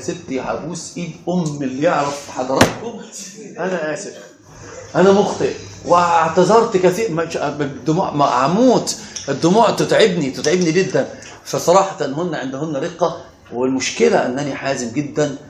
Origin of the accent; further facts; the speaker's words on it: Upper Egypt, Egypt; وأنا صعيدي صعيدي